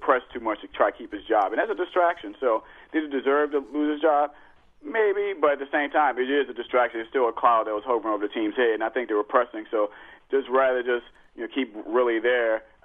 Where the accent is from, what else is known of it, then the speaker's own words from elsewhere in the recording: New Orleans, Louisiana, United States; I'm from New Orleans. I have a lot of people who hate the Celtics from the 80s.